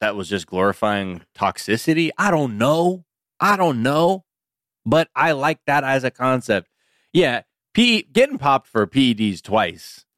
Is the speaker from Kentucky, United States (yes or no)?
no; Massachusetts, United States; moved away; I'm also from Massachusetts, but we moved or whatever.